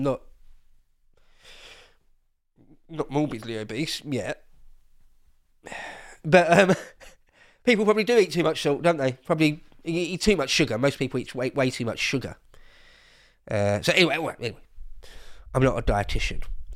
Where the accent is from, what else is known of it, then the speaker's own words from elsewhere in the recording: England, United Kingdom; I'm an Englishman, you see.